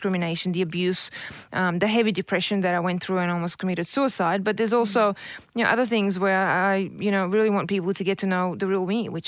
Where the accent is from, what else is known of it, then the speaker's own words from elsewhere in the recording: Sydney, New South Wales, Australia; I grew up in Sydney